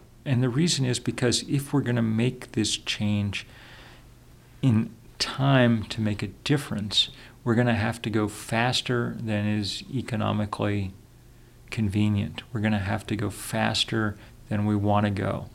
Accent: Lexington, Massachusetts, United States; I grew up in Lexington, Massachusetts. The American Revolution began.

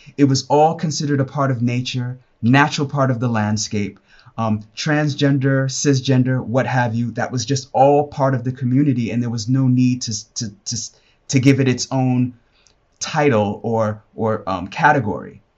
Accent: Brooklyn, New York, United States; So I grew up here in America, raised in Brooklyn, New York, educated by an American education system with a Western point of view

